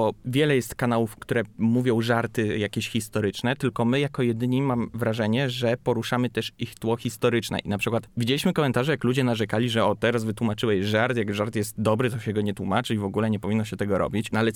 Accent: Warmian-Masurian Voivodeship, Poland; Jestem z okolic Olsztyna, urodziłem się tu, mieszkam tutaj od urodzenia.

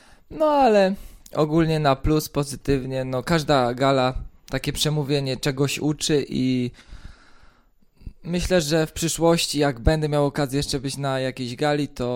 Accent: southern Poland, Poland; pochodzę z południa Polski, z drugiej części

